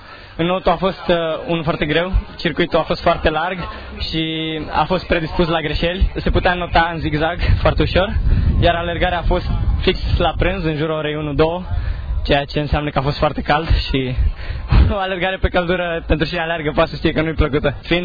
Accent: Bucharest, Romania; Din București.

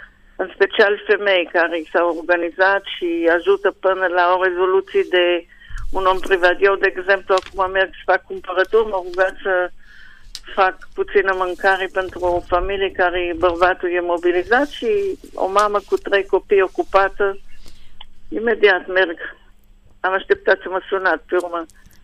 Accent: Israel; born there; Romanian is a second language; Toată familia e venită din Bacău și Moinești și s-au așezat în Israel, toți, absolut toți. Și așa, am fost în atmosferă românească, muzica, mâncărul. Am învățat și limba așa.

